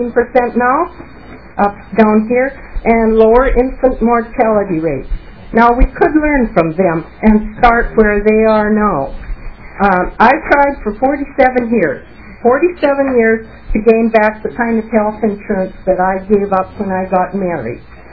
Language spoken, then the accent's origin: English; Canada; moved away as an adult; now in Fertile, United States; Having been born and raised in Canada, married to an American, and living down here for the past 47 years